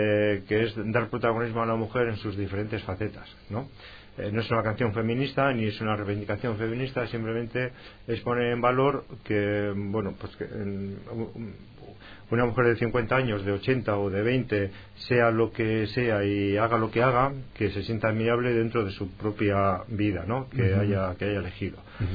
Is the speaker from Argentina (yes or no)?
no; Portugalete, Basque Country, Spain; born there; soy nacido en Portugalete, que está justo en la otra margen de la ría.